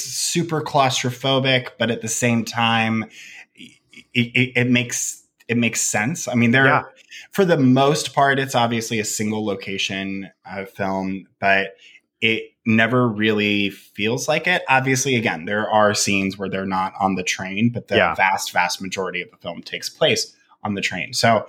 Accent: California, United States; No disrespect intended on us, our pronunciations. But, you know, we are two Californian boys.

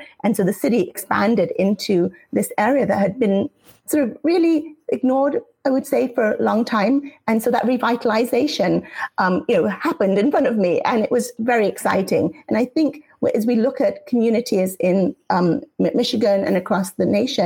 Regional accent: England, United Kingdom; now in United States; I did grow up in England. I lived there I've been in America for 30 years, and my accent comes and goes depending on who I'm talking to or what technology I'm using. But I grew up in England. My whole education was there.

